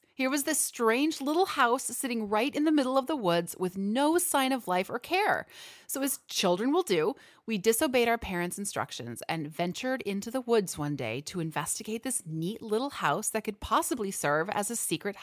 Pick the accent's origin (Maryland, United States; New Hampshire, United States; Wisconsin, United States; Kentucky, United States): Wisconsin, United States; Eau Claire; I am from Eau Claire, Wisconsin.